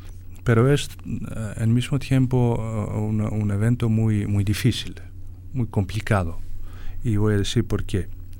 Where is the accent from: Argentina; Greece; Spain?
Greece; Spanish is a second language; Entonces somos los griegos muy orgullosos porque hemos podido organizar estos Juegos muy bien en el nivel deportivo, pero también cultural.